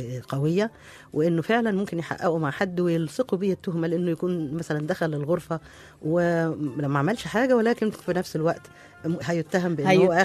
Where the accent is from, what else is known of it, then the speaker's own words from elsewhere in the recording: Egypt; born there; إن أنا مثلا مولودة في مصر أعرف نهر النيل والصحراء هنا